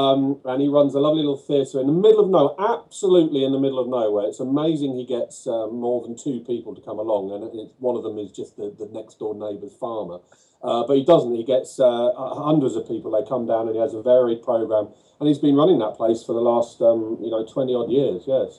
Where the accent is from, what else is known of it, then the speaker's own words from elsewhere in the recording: East of England, United Kingdom; moved away as an adult; now in London, United Kingdom; I'm from Norfolk. I'm from Norfolk. In East Anglia in Great Britainshire, and I've been living in London now for coming up to 20 years now since I came down here to go to college